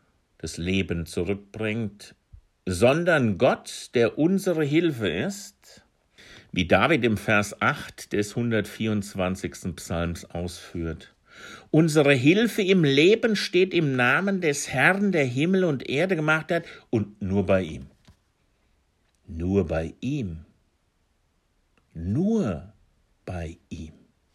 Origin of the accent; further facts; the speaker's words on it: Hesse, Germany; born there; in meiner Heimatgegend im hessischen und heiligen Hinterland, eine evangelistische Gegend von Urzeiten an, in der bis heute in meiner Heimatgemeinde, in der ich geboren bin